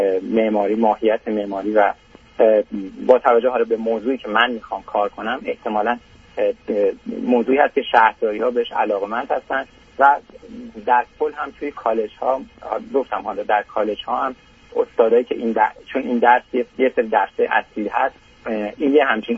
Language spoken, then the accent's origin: Persian; Iran; moved away as an adult; حدود 6 سال پیش از ایران به کانادا مهاجرت کردیم.